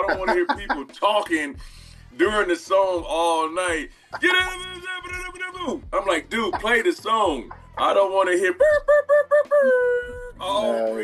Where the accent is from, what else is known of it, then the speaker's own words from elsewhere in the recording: Dayton, Ohio, United States; now in Columbus, United States; I was the number one salesman in the district in Dayton, Ohio, my hometown.